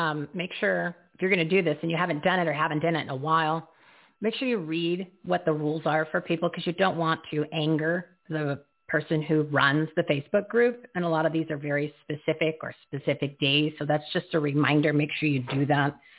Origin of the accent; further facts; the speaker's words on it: New Jersey, United States; and of course, you know me, I'm from Jersey too